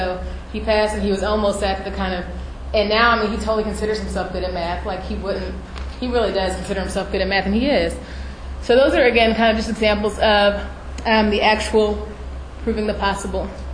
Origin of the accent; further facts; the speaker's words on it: Houston, Texas, United States; eighth graders go on a field trip from Washington, D.C., and we're from Houston, so that's quite a trek.